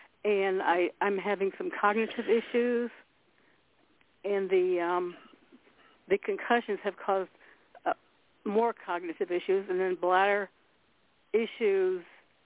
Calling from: Columbus, United States; I'm in Columbus.

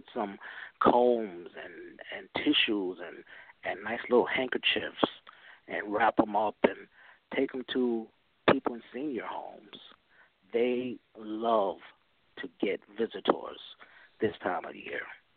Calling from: Chicago, Illinois, United States; I'm calling from Chicagoland.

